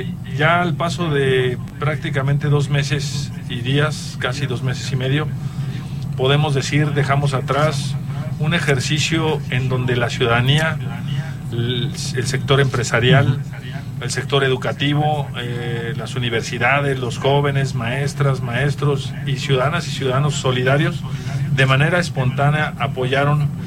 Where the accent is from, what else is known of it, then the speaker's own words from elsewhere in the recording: San Juan del Río, Querétaro, Mexico; me da que estén aquí en San Juan del Río, en mi tierra, en mi querido San Juan, como le digo yo